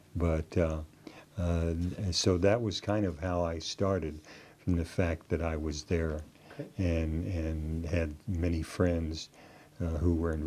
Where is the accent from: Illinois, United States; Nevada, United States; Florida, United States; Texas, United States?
Florida, United States; DeLand; born there; I was born in DeLand, Florida, which is a nice little town, and in Volusia County.